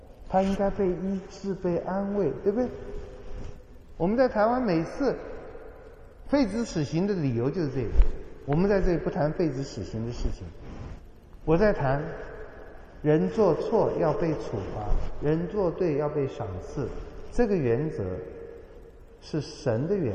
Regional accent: China; 我们中国人有一句话讲得很好，是孔夫子讲的吧，小人闲居而不善。

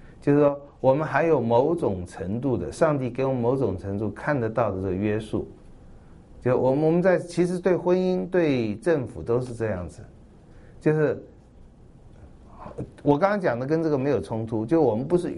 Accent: Taiwan; 吃我们台湾人纳税钱的

